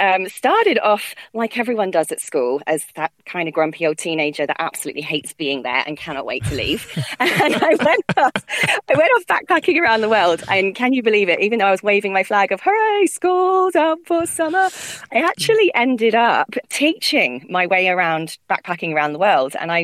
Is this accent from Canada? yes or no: no; United Kingdom; moved away as an adult; now in Australia; I am obviously from my accent originally from the UK, but I moved over to Australia in early 2012